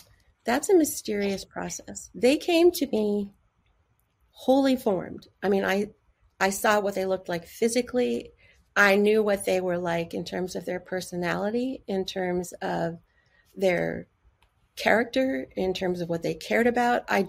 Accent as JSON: {"language": "English", "region": "Missouri", "country": "United States", "tie": "born or raised there", "also_born_or_lived": "Kansas / North Dakota / Switzerland", "lives_now": "Westport, United States", "said": "My family moved a ton. I grew up in all over the Midwest, okay. Different places in Missouri, different places in Kansas. I lived for a while in North Dak"}